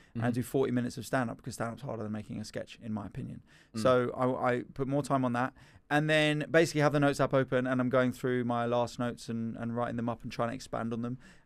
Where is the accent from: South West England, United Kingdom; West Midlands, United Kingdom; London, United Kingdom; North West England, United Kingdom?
London, United Kingdom; I grew up in London